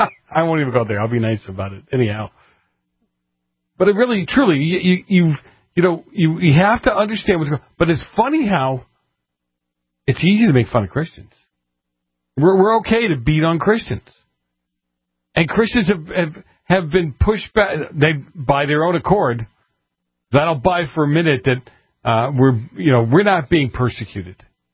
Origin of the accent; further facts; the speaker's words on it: Kentucky, United States; I grew up in Kentucky. I know how they are.